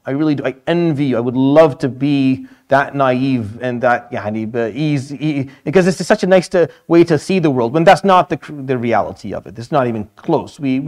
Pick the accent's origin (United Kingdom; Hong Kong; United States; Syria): Syria; Damascus, Damascus Governorate; I grew up in the Middle East all my life. I know what I'm talking about. I know what I'm saying. It was just as scarce as it is here. Like I grew up and lived in Damascus.